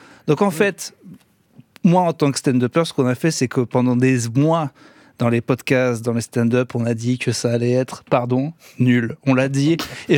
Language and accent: French; France